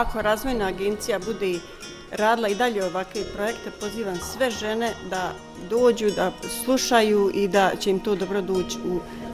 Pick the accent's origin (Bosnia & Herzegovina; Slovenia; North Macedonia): Bosnia & Herzegovina; Selište, Federation of Bosnia and Herzegovina; dolazim iz Selišta.